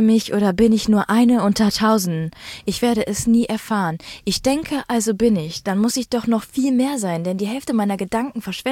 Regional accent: Düsseldorf, North Rhine-Westphalia, Germany; wir sind aus Düsseldorf und wir machen jetzt mal was in Düsseldorf

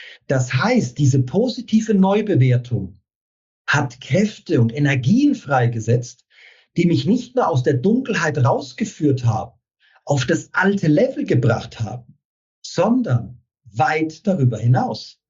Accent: Bavaria, Germany; accent: Franconian; Ich bin Franke, vielleicht hört man es noch ein bisschen raus, gell?

